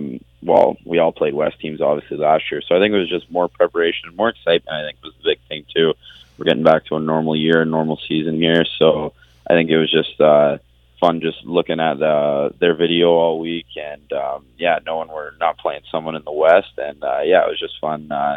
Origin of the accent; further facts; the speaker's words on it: Ingersoll, Ontario, Canada; I'm from Ingersoll. It's 13,000 in Ingersoll